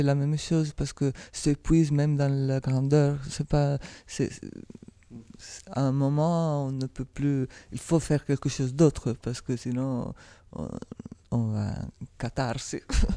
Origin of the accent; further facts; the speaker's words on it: Italy; French is a second language; je suis italienne, donc je vis dans un pays où la religion est très présente